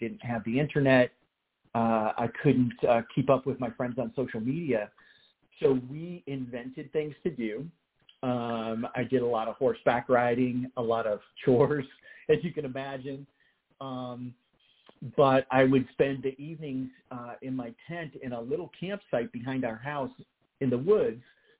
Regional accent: Ohio, United States; So I grew up on a small farm in Northeast Ohio, and after high school, ended up other places.

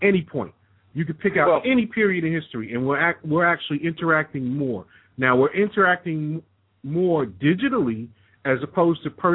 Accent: New York, United States; I know I grew up in New York, so you didn't know what was happening across town, and you didn't hear about it.

